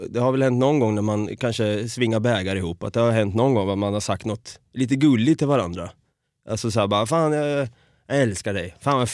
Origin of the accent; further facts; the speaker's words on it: Norrköping, Östergötland, Sweden; Så i Norrköping är jag uppvuxen och född. Och jag kan ju känna än idag liksom att det var en väldigt bra uppväxt.